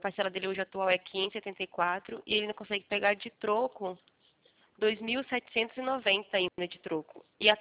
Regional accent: Valinhos, São Paulo, Brazil; Não, sou aqui de Valinhos, São Paulo.

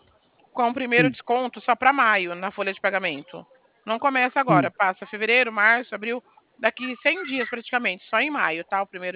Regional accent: Bebedouro, São Paulo, Brazil; Eu sou daqui do ladinho de Barretos, Bebedouro, tá?

